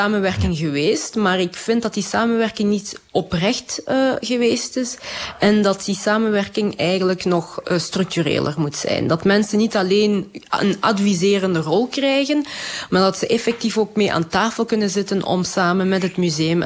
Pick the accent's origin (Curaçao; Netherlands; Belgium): Belgium; Maar ook als Belg voel ik mij heel erg beschaamd over wat er toen gebeurd is.